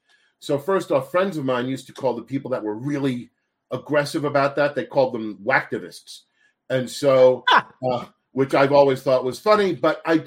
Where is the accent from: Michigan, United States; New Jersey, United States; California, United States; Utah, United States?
New Jersey, United States; now in New York, United States; And then I moved to New York from New Jersey